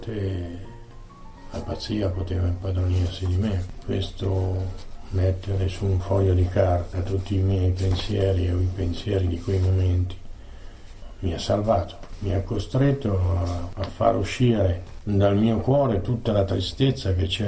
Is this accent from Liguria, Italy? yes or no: no; Monticiano, Tuscany, Italy; Io sono nato a Monticciano, in provincia di Siena, e vivevo lì con mio padre e mia madre e mia sorella.